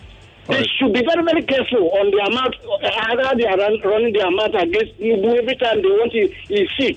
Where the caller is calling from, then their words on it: Nigeria; from Sabo Niba.